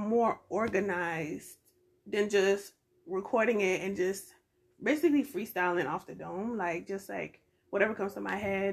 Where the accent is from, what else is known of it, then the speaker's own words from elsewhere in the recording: Georgia, United States; growing up in Georgia, like Atlanta, I'm not new to Atlanta